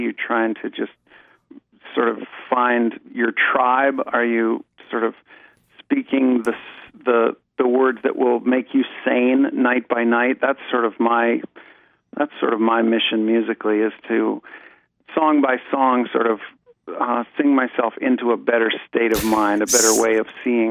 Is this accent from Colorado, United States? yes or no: no; Ohio, United States; moved away as an adult; now in Asheville, United States; I grew up in Northeast Ohio, but I got to Asheville as soon as I could.